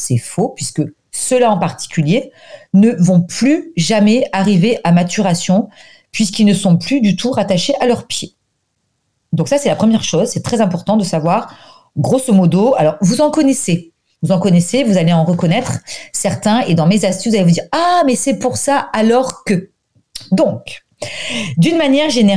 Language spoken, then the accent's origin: French; Provence-Alpes-Côte d'Azur, France; comme on dit chez nous en Provence.